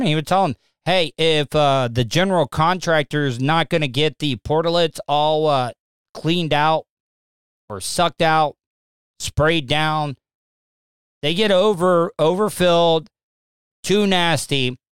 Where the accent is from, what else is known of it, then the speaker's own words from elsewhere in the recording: DeLeon Springs, Florida, United States; We only had one bathroom growing up in DeLeon Springs.